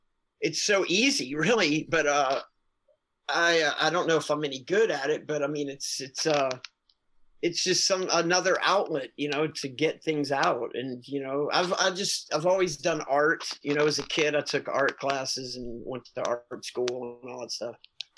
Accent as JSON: {"language": "English", "town": "New Orleans", "region": "Louisiana", "country": "United States", "said": "is, you know, I'm from New Orleans"}